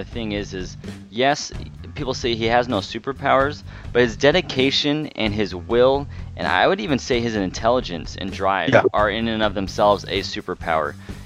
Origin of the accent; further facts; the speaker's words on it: Los Angeles, California, United States; Yeah, so to those of you who listen who aren't aware, I'm from Los Angeles originally. And I miss the West Coast, especially right now.